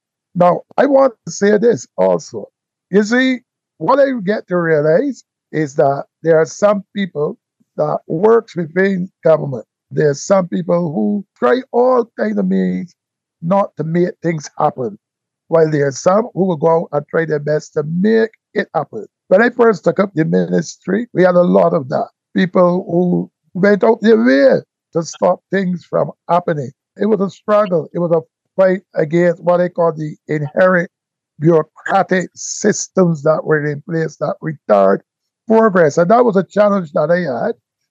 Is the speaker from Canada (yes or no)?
no; Saint Michael, Barbados; I was raised in the Pine Housing area and Gawdale Housing area. 35 years of my life. I will be 71 this year.